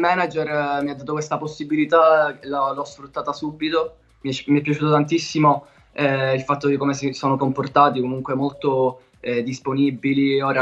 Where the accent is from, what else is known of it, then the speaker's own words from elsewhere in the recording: Palermo, Sicily, Italy; born there; Sono nato nel 2002 a Palermo.